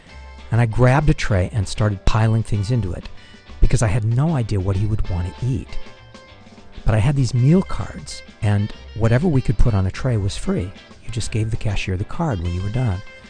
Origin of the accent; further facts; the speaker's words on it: Los Angeles, California, United States; born there; I was born in Los Angeles, where I still live.